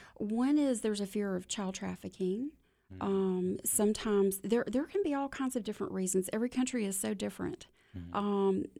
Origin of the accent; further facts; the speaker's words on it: Nigeria; Well, I'm from different places. I was asked where I was from, and I grew up in Nigeria as a missionary kid